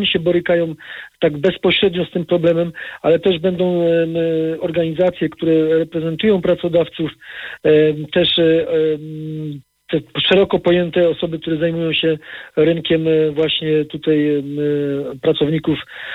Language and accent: Polish; Silesian Voivodeship, Poland; Ja akurat właśnie pochodzę z powiatu lublinieckiego